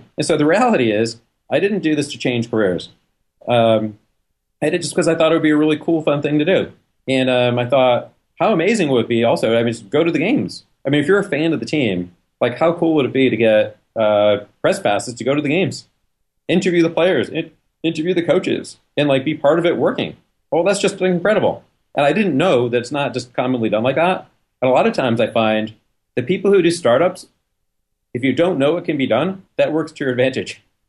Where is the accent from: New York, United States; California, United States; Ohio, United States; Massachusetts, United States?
Massachusetts, United States; Boston; Well, Rick, I grew up in Boston, and Boston's a great sports town.